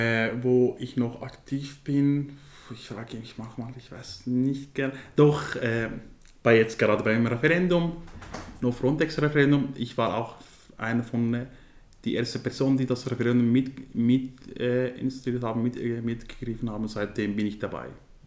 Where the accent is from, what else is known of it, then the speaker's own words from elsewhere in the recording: northern Syria, Syria; first language Kurdish; German is a second language; now in Switzerland; ich komme aus Nordsyrien. Meine Muttersprache ist Kurdisch. Seit wann ich in der Schweiz bin, genau.